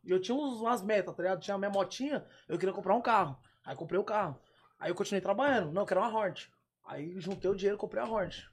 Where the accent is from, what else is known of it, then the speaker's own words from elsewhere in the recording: Cotia, São Paulo, Brazil; Lá de Cotia.